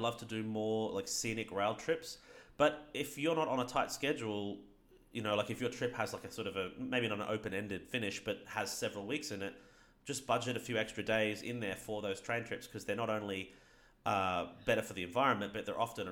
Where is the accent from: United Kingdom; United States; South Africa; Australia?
Australia; like in Australia, for example, for me to get from my hometown to Sydney, it's $70 for an 8 hour train ride